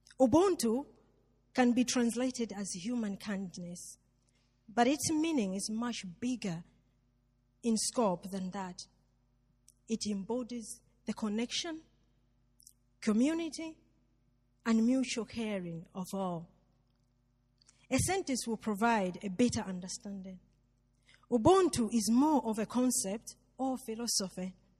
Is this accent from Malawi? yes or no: yes; Malawi; English is a second language; I grew up in Malawi, and I went to a boarding school called Livingstonia Secondary School.